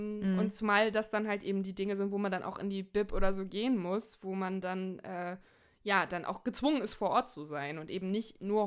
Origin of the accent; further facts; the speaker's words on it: Hamburg, Germany; gerade weil ich auch so nah dran war an meiner Heimat. 5 Stunden Zugfahrt nach Hamburg von Nijmegen aus, wo ich ja studiert habe.